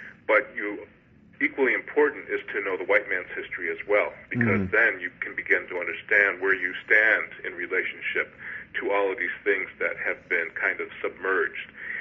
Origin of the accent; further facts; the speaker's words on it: Buffalo, New York, United States; An example is that I grew up in Buffalo, New York.